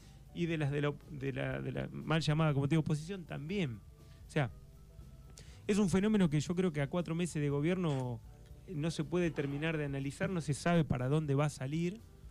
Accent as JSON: {"language": "Spanish", "country": "Argentina", "said": "esa grieta nos va a unir como argentinos"}